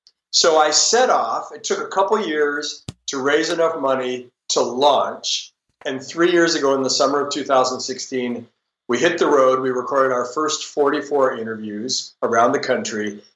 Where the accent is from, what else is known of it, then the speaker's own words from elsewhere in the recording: Los Angeles, California, United States; So I was born and raised actually here in Los Angeles. One of the few people who was born and raised here and actually lives here.